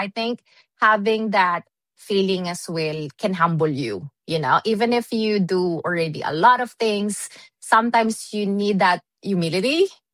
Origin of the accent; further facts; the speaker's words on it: Melbourne, Victoria, Australia; I'm from Melbourne. It's such a really small community in general